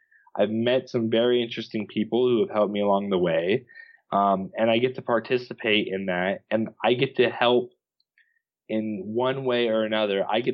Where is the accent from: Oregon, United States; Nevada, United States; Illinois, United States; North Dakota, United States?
Nevada, United States; Reno; There's actually a kid that I grew up with in Reno.